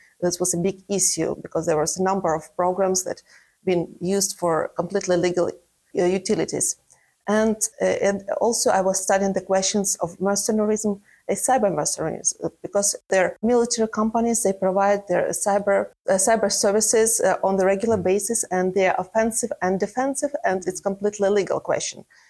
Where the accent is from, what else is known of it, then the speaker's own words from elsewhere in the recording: Kharkiv, Kharkiv Oblast, Ukraine; moved away as an adult; I had to leave Ukraine, and I'm from Kharkiv